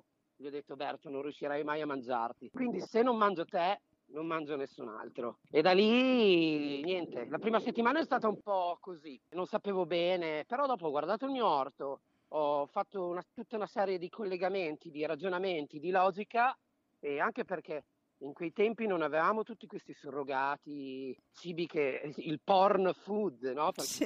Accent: Parma, Emilia-Romagna, Italy; Poi sono emiliano, arrivo dal regno dei prosciutti, da Parma, sì.

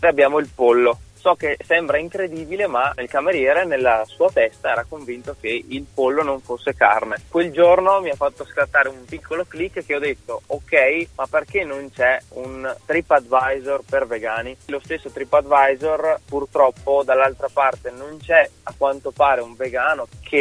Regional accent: Verona, Veneto, Italy; intanto mi presento, ho 27 anni, vengo da Verona

